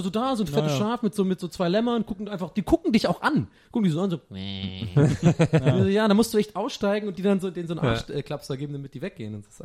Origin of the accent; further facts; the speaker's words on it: Dublin, Leinster, Ireland; ich bin ja Ire, ja, und ich komme aber aus Dublin, ich bin Stadtkind so.